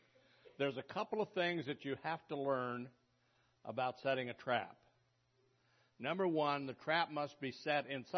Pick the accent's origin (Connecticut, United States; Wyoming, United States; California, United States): Wyoming, United States; I was raised in Wyoming and very close to the place where we grew up, there was a big drainage ditch.